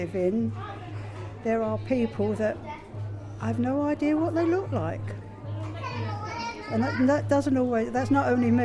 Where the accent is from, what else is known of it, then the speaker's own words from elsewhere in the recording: London, United Kingdom; I'm a Londoner, but I'm an East End girl.